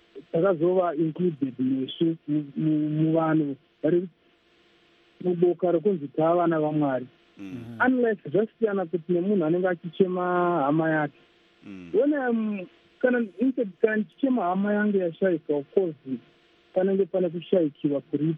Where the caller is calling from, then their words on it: Harare, Zimbabwe; I'm calling from Harare.